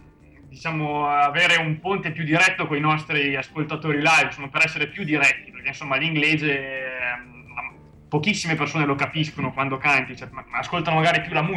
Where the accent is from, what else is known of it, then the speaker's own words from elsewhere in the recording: Bozzo, Lombardy, Italy; Siamo di Bozzo, in provincia di Mantova.